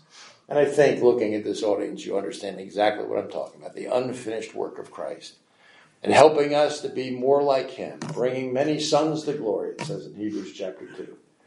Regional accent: New Jersey, United States; You know, we come from New Jersey.

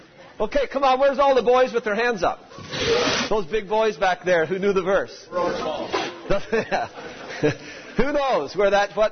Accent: Trinidad & Tobago; born there; And I was born in Trinidad, and I had a big brother, and I had a big sister.

